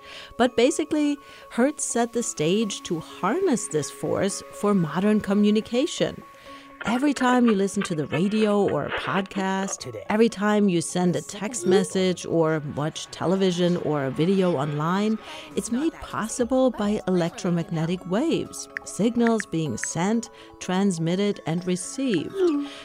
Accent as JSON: {"language": "English", "town": "Karlsruhe", "region": "Baden-Württemberg", "country": "Germany", "tie": "born or raised there", "said": "I was in my hometown, Karlsruhe, Germany"}